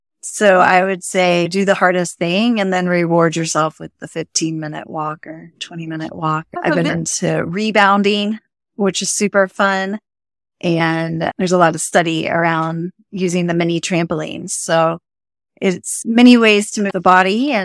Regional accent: Florida, United States; now in Lake Tahoe, United States; I'm actually from Florida. And as we know, in Florida, it can be very hot.

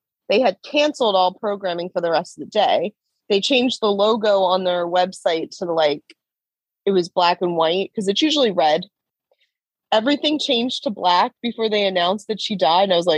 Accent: Ireland; I'm Irish. I don't give a shit about the queen.

